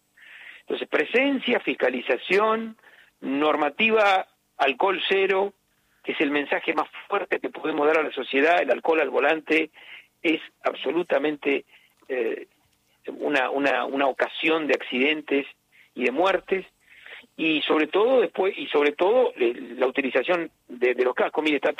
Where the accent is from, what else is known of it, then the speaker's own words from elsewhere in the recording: Arequito, Santa Fe, Argentina; yo soy de Arequito, ese es mi pueblo.